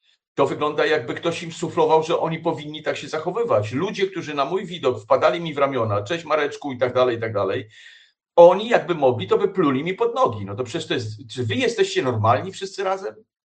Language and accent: Polish; Warsaw, Masovian Voivodeship, Poland; No ja jako stary warszawiak